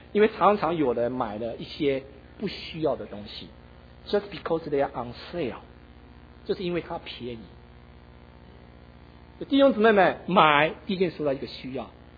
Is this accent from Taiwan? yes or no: yes; Taiwan; now in United States; 你看我从台湾的时候来的，20年了